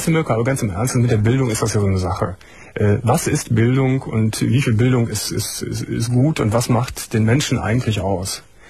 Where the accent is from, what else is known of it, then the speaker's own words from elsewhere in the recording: Cologne, North Rhine-Westphalia, Germany; ich bin ja Kölner.